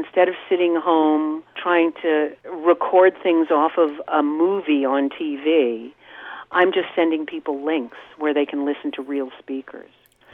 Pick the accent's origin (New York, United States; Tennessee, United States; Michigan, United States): New York, United States; New York City; Well, I was brought up in New York City, actually, and I went to college in New York City.